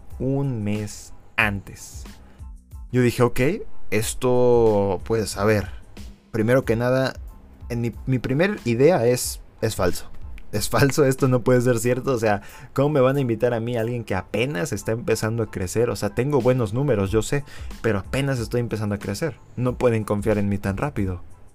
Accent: Mexico; el siguiente Forza Horizon sea en mi país natal

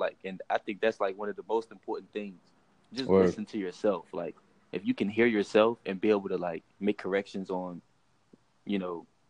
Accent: Fairfax, Virginia, United States; born there; I was born in near Washington, D.C. in Fairfax, Virginia.

